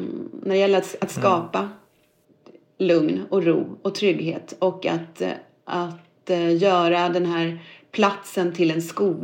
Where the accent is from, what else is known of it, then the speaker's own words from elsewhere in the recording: Norrköping, Östergötland, Sweden; jag själv är en invandrarunge, eller åtminstone barn till invandrare. Jag är född i Norrköping, jag är uppvuxen där och gått i skola